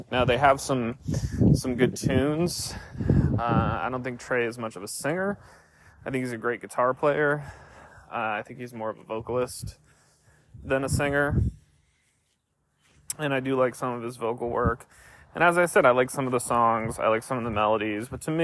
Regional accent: Connecticut, United States; And I'm from Connecticut, which is sort of jam band territory.

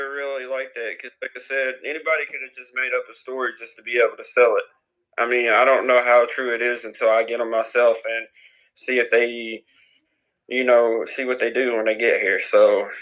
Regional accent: Arkansas, United States; I'm from Arkansas.

